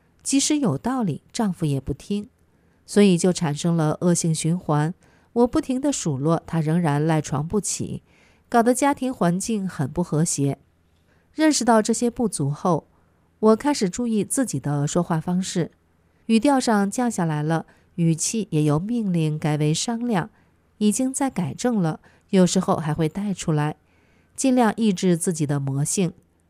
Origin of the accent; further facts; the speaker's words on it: China; 我们大陆人在写党文化的熏染下，往往在这些方面注意不到，